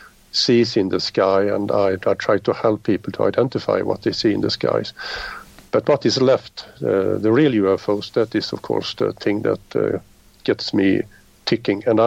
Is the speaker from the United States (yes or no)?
no; South Sweden, Sweden; English is a second language; I started a small UFO society in my hometown in the south of Sweden.